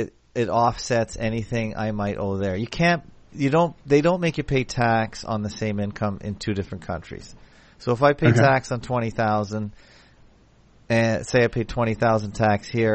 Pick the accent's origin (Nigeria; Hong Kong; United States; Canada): Canada; Toronto, Ontario; born there; No, I was born in Toronto.